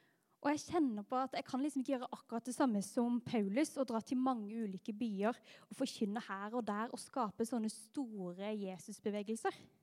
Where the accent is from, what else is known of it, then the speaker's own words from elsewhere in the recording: Grimstad, Agder, Norway; now in Oslo, Norway; Jeg straks 25, og jeg kommer fra Grimstad, som dere kanskje kan høre. Jeg studerer master i diakoni her i Oslo.